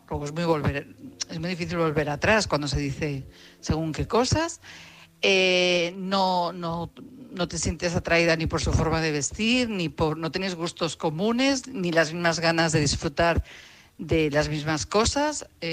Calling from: Madrid, Community of Madrid, Spain; corresponsal de Madrid.

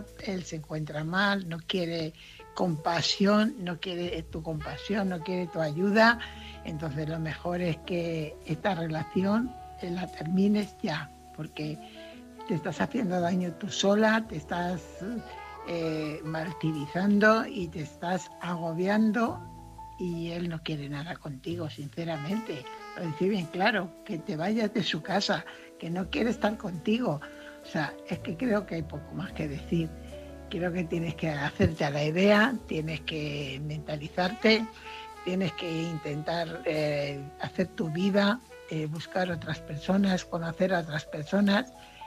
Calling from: Fuenlabrada, Community of Madrid, Spain; corresponsal de Fuenlabrada.

